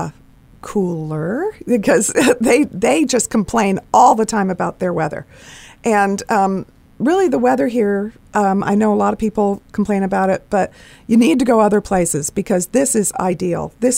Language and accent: English; Bay Area, California, United States; I'm born and raised in the Bay Area and married a local guy and just love it.